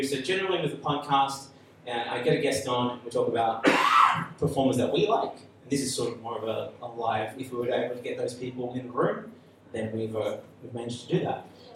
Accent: Melbourne, Victoria, Australia; I'm over from Melbourne, and I'm doing a show on the Fringe.

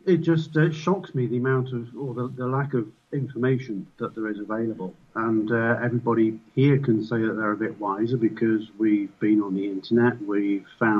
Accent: England, United Kingdom; And, me being English and, relatively internet savvy

